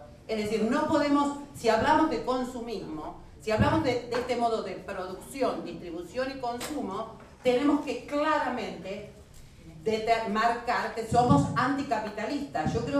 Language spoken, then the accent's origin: Spanish; Argentina; vengo de Argentina